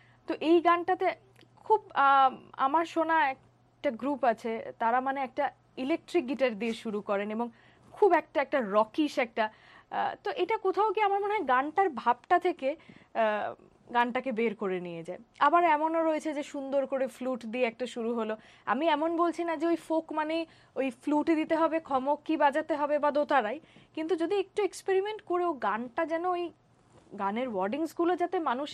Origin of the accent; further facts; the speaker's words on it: India; আমি ইন্ডিয়ান একজন মানে ইয়াং শিল্পীদের মধ্যে একজন